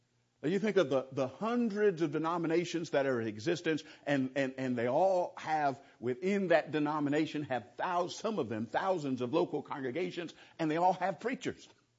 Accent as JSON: {"language": "English", "region": "California", "country": "United States", "said": "But in general, you know, over the years, being a Californian, I've heard all kind of negative things about California."}